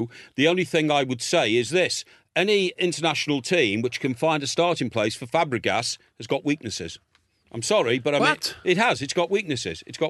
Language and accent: English; England, United Kingdom; But for me as an Englishman